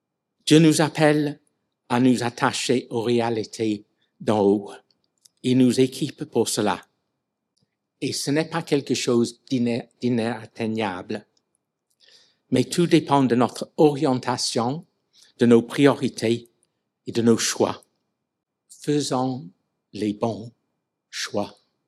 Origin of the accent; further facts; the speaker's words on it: England, United Kingdom; French is a second language; de ma double nationalité. Je reste anglais, et il y a des traits évidents de mes origines. Donc, mon accent